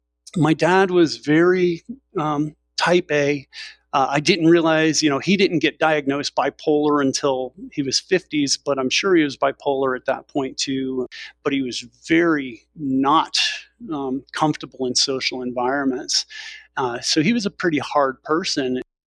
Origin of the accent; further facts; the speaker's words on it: New Haven, Connecticut, United States; And then we moved from West Haven to New Haven, and my father bought a house without telling my mother. He bought a house in New Haven, Connecticut, about 3 miles from Yale University.